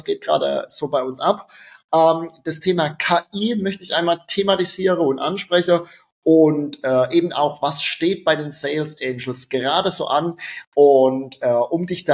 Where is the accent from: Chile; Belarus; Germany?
Germany; Rhineland-Palatinate; accent: Palatine; Wie du unschwer in meinem Dialekt hörst, bin ich Pfälzer und das ist auch gut so.